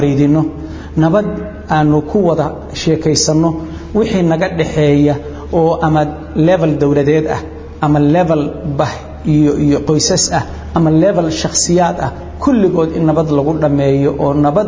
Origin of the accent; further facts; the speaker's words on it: Puntland, Somalia; Puntland annagu haddaanu nahay dadka reer Puntland marka koobaad muslim baana mar labaadkana soomaali baanu mar saddexaadkana reer Puntland baanu nahay